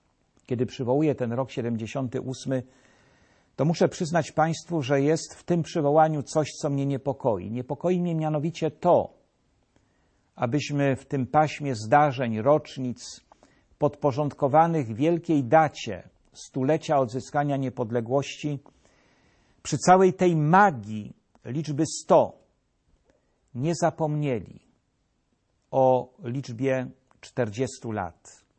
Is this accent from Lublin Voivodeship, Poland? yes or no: no; Jelenia Góra, Lower Silesian Voivodeship, Poland; ale także i na przykład jeleniogórska. Wracam tu myślą do mojego rodzinnego miasta.